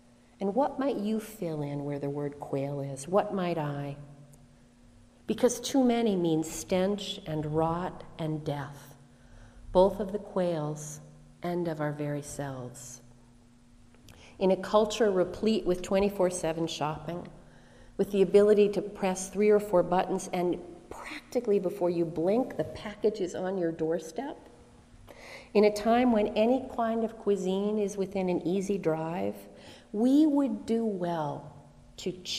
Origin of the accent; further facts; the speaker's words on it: Harpswell, Maine, United States; I grew up in Harpswell, Maine, and occasionally there's a kind of fish called a pogie that comes near the shore